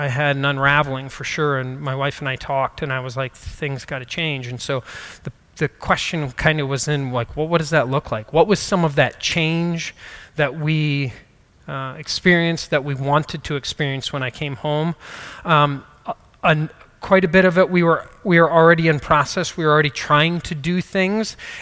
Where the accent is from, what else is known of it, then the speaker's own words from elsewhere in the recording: United States; I was born in America, I've lived in America my entire life